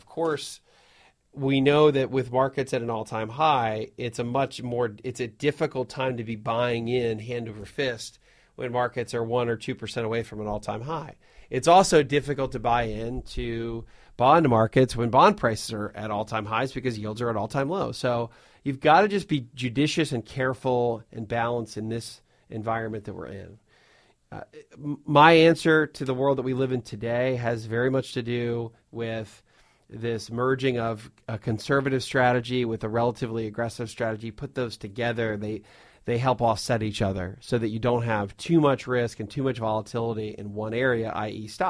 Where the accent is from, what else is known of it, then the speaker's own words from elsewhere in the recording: Coatesville, Pennsylvania, United States; We met here, yet we both grew up pretty close to Amish country. I was in I'm from Coatesville, Pennsylvania.